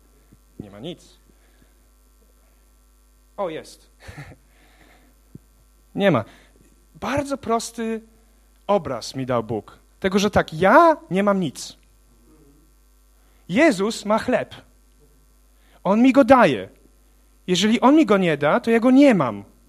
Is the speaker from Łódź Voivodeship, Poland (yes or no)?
yes; Łódź, Łódź Voivodeship, Poland; ja jestem po prostu taki chłopak z Łodzi. Wychowałem się na podwórku jakimś tam dalej, lubiłem pokopać sobie w piłkę i teraz lubię rugby.